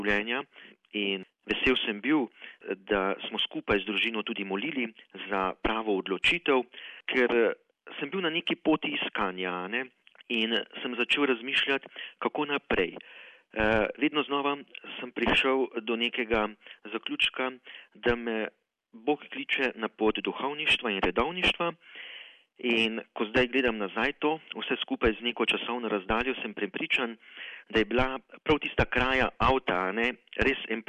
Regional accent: Prekmurje, Slovenia; accent: Prekmurje dialect; Takoj samo, da se zagledamo že, da vemo, da smo iz Prekmurja, takoj gučimo po prekmursko

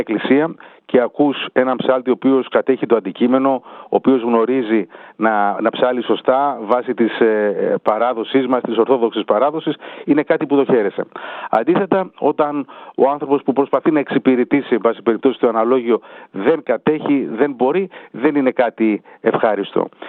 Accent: Greece; moved away as an adult; είμαι από Ελλάδα, γεννήθηκα, μεγάλωσα στην Ελλάδα μέχρι 19 χρονών.

